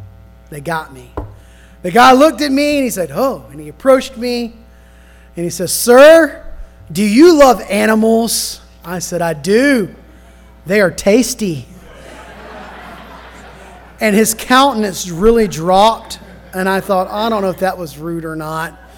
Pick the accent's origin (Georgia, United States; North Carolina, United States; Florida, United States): Georgia, United States; Tybee Island; And I thought, well, I grew up on Tybee.